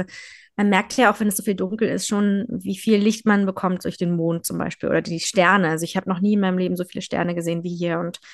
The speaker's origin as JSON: {"language": "German", "region": "Berlin", "country": "Germany", "said": "Aber ich komme halt aus Berlin, für mich sind es Berge."}